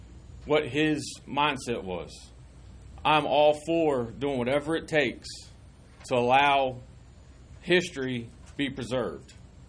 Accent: Chesapeake, Virginia, United States; now in Gloucester County, United States; I'm a resident of Gloucester County. I grew up in Chesapeake, Western Branch.

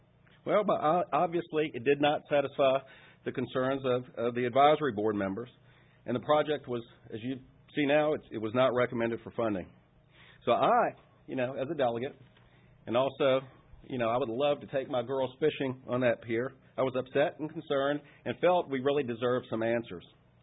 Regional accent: West Point, Virginia, United States; I grew up in West Point, and in King and Queen County on the York River, fishing in the Mattapony, the Pamunkey, and the York Rivers

